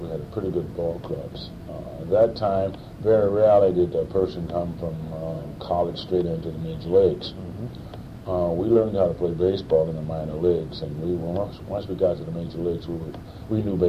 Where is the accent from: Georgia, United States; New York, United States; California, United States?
Georgia, United States; Atlanta; also born or lived in Missouri; Well, I was born in Missouri, but moved to Atlanta, Georgia very early in my life, and grew up there, went to high school and college in Atlanta.